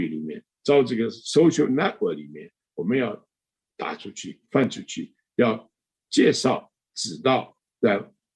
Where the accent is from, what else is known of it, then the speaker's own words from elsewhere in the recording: China; now in United States; 我们中国人好东西都喜欢吃，那不喜欢东西也不喜欢了